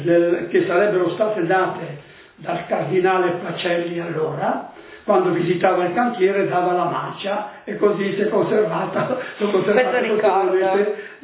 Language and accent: Italian; Tolmezzo, Friuli-Venezia Giulia, Italy; born there; Sono nato a Fusea, frazione del comune di Tolmezzo, in ottobre del 1938. Sono figlio di papà, è stato immigrante nel primo periodo del primo dopoguerra